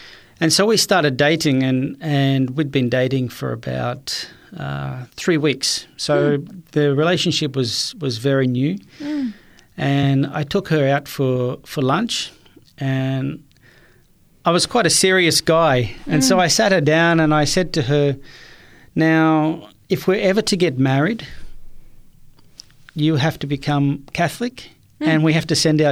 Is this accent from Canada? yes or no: no; Chinchilla, Queensland, Australia; also born or lived in Toowoomba; Yeah, so Western Queensland. I was born in Toowoomba and then did my high schooling out at a place called Chinchilla.